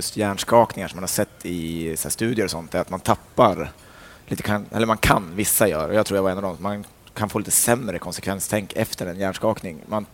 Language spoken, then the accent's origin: Swedish; Funäsdalen, Jämtland County, Sweden; Det började med en försäsongskrasch hemma i Funäsdalen.